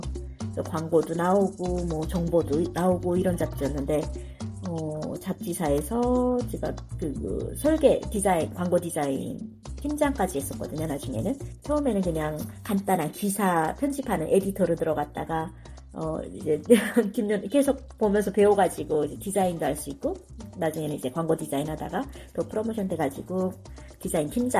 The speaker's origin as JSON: {"language": "Korean", "country": "North Korea", "also_born_or_lived": "South Korea", "lives_now": "United States", "said": "뿌리는 분명 북한이었지만 여기저기 많이 뻗어나갔어."}